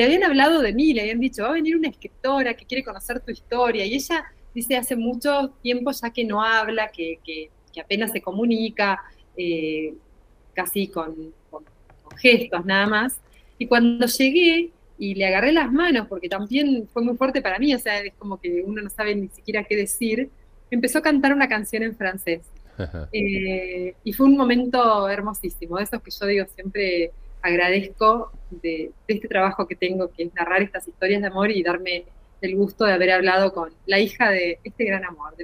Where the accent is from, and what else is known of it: Argentina